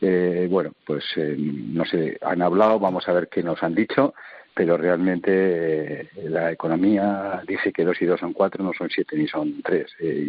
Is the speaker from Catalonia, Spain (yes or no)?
no; Basque Country, Spain; o el País Vasco, mi tierra, con el 24,5%